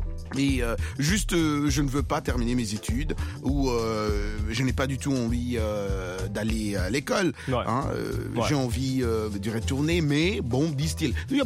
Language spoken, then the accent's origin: French; DR Congo; moi, en tant que Congolais